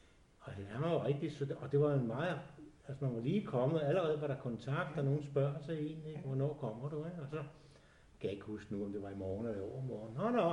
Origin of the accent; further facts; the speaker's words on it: Søllerød, Capital Region of Denmark, Denmark; der kom vi jo som københavnere, selvom det var Søllerød, vi kom fra.